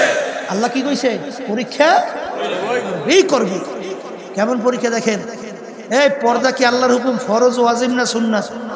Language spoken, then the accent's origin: Bangla; Barisal Division, Bangladesh; আমরা বরিশালের